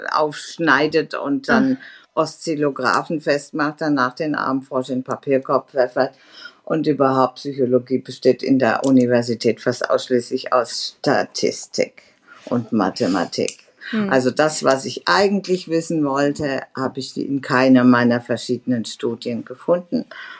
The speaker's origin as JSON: {"language": "German", "town": "Stuttgart", "region": "Baden-Württemberg", "country": "Germany", "tie": "born there", "also_born_or_lived": "Giessen", "said": "Ich hatte in Gießen Psychologie studiert, dadurch kam ich nach Gießen, geboren bin ich in Stuttgart."}